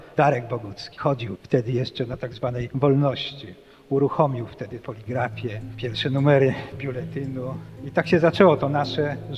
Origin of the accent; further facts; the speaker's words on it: Warsaw, Masovian Voivodeship, Poland; Ja poniedziałek spędziłem w swoim rodzinnym domu w Warszawie